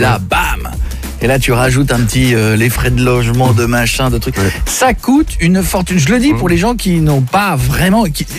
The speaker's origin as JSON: {"language": "French", "town": "Marle", "region": "Hauts-de-France", "country": "France", "tie": "born or raised there", "said": "Moi j'ai grandi à Marle-sur-Serre dans l'Aisne. L'école, elle était au bout de la rue."}